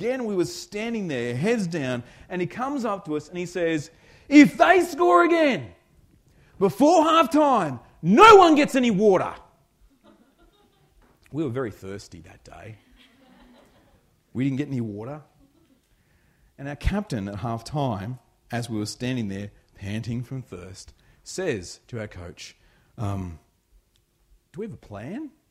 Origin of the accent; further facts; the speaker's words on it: New South Wales, Australia; I'm a foreigner to this land. I'm not from the great nation of Victoria. I'm from New South Wales originally. And so I've been 7 years in Victoria.